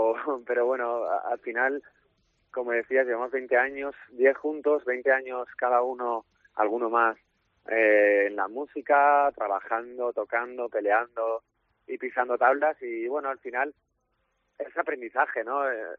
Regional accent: Valencia, Valencian Community, Spain; Yo soy de Valencia y fue mi primer concierto

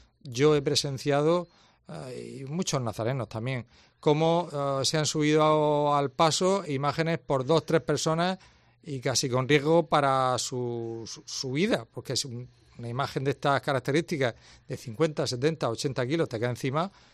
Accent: Region of Murcia, Spain; Pues hombre, ya que soy murciano, voy a decir que sí.

